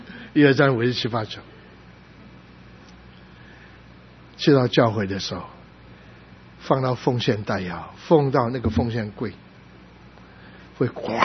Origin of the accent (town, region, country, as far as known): Guangdong, China